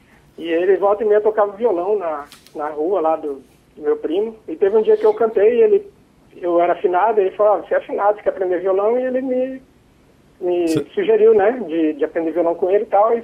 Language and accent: Portuguese; Cuiabá, Mato Grosso, Brazil; eu morava na região do CPA, e aí em Cuiabá, né? Nasci em Cuiabá.